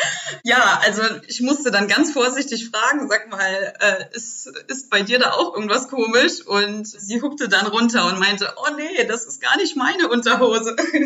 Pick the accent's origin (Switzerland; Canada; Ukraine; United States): Ukraine; Kyiv; now in Germany; meine Geschichte spielt sich gar nicht im Saarland ab, sondern in meiner Heimatstadt in Kiew in der Ukraine. Damals war ich 8 Jahre alt